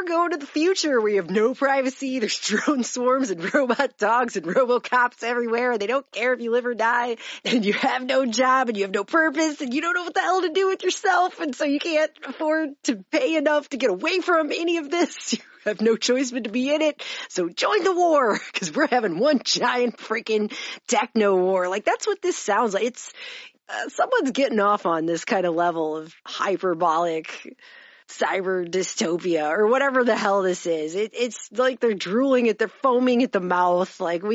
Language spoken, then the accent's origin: English; United States; I'm American, so I'm never, ever, ever, ever going to ever agree ever.